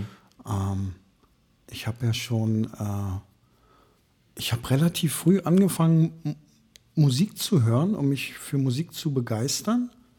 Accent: Berlin, Germany; und ich bin in Neukölln aufgewachsen

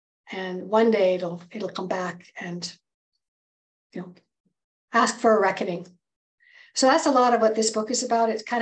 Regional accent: Edmonton, Alberta, Canada; born there; also born or lived in Vancouver, Canada; I'm a Canadian by birth. I'm born in Edmonton, and I have had quite an unusual life.

